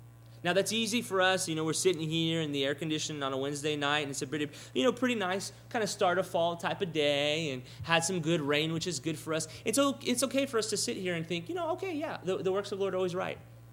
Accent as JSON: {"language": "English", "region": "Texas", "country": "United States", "tie": "born or raised there", "said": "You know, homes here, and I know especially where I grew up in South Texas, they have a lot of foundation problems."}